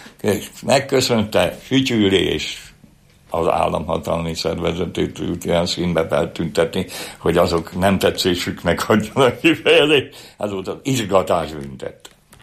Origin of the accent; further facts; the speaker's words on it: Budapest, Hungary; kerültem ide 26 évvel ezelőtt, mert hát el kellett jönni a budai, a Budapestből, hogy úgy mondjam, mert én ott nevelkedtem olyan helyen, ahol a világ legszebb helye, de akkor csuparom volt az egész. Mert én 46-ban születtem a háború után